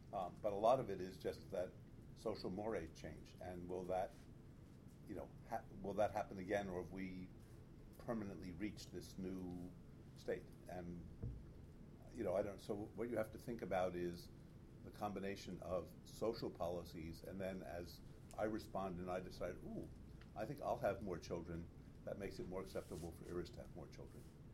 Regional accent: United States; I mean, when I was growing up in the United States, and I think I'm the oldest person in this room

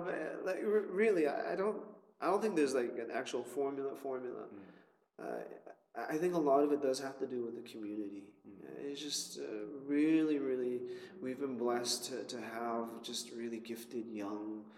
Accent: Canada; I didn't go to Bible college. I'm Canadian.

